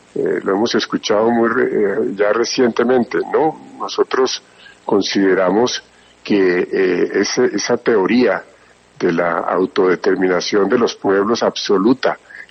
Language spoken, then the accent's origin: Spanish; Colombia; como colombiano